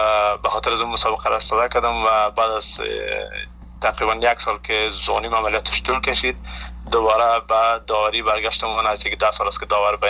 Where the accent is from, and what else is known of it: Afghanistan